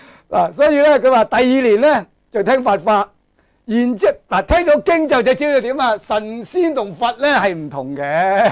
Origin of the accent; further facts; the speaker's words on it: China; 因為我哋中國人由隋唐開始建立落嚟噶啦，講經嘅系統啊